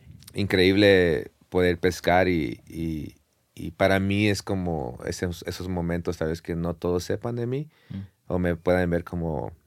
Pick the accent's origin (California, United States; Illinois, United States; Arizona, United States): California, United States; San Diego; Soy originario de San Diego, California, ¿no?